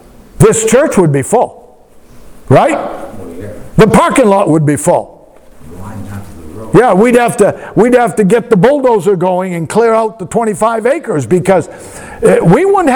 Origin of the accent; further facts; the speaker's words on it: Westbrook, Maine, United States; born there; I was born in Westbrook, Maine. That's what it says on my passport, right?